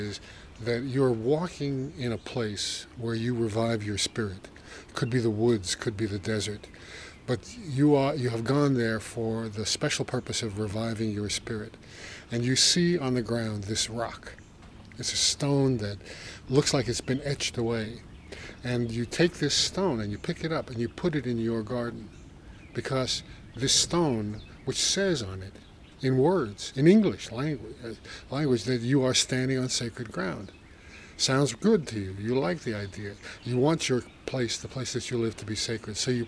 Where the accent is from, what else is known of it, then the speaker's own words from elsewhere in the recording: Brooklyn, New York, United States; I grew up in Brooklyn, and those people didn't know from art.